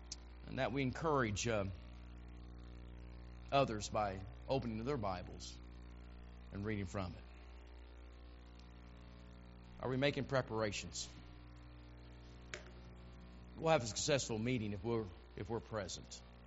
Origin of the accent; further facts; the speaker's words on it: Illinois, United States; You know, growing up in Central Illinois, Saturday night was always a special time.